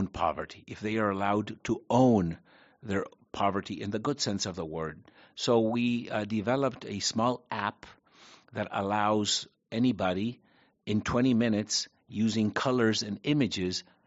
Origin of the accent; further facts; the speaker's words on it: Paraguay; I'm born and raised in Paraguay. I come from a Spanish Latin American family, and British. That's why